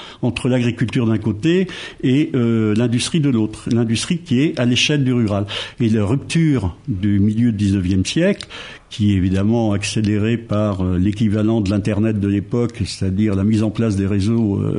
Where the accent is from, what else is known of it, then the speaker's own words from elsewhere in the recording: West France, France; moi je suis originaire de l'Ouest